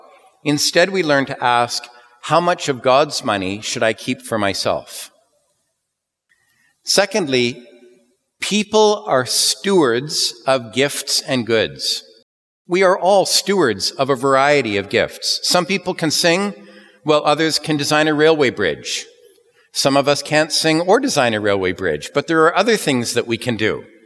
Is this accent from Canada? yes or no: yes; Canada; As a Canadian people, we are a nation of unending skies, fertile soils, abundant forests, hills, and oceans. And as Christians in this land